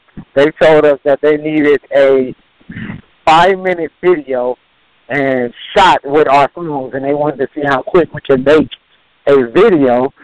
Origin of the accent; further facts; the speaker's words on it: Detroit, Michigan, United States; Okay, we from Detroit, Michigan. Me and my business partner, as you know, is Fresh T. We were dancing back in Detroit with just two clowns.